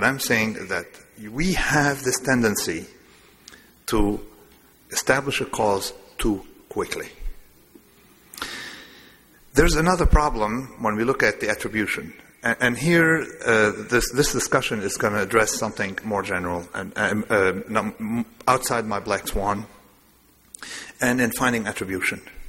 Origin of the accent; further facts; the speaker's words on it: Lebanon; I'm from Lebanon, but I'm Greek Orthodox from Lebanon, and we've been living there forever.